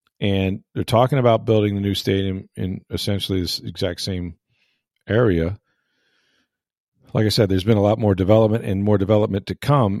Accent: St. Petersburg, Florida, United States; born there; now in Tampa, United States; And I was born in St. Petersburg. I love St. Petersburg. I live in Tampa now.

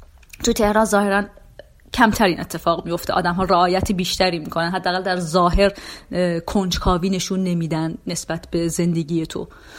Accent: Iran; now in Tehran, Iran; وقتی اومدم تهران دقیقا داستان من هنوزم لهجه دارم، تا الانم فکر کنم مشخصه که لهجه دارم.

